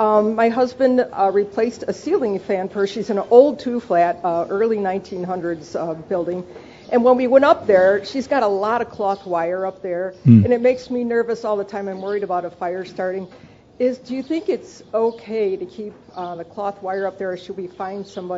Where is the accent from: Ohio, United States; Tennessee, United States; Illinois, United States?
Illinois, United States; Downers Grove; from Downers Grove.